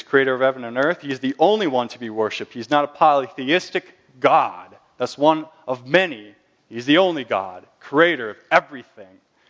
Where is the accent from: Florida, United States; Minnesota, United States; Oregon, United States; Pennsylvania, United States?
Minnesota, United States; Albert Lea; I am a Minnesotan, by the way, just so you know. I grew up in the cornfields of Albert Lea, Minnesota.